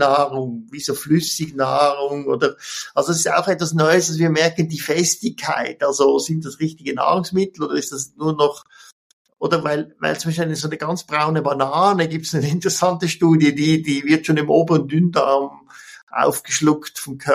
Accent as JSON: {"language": "German", "country": "Switzerland", "said": "was als Schweizer schwer zu verstehen ist"}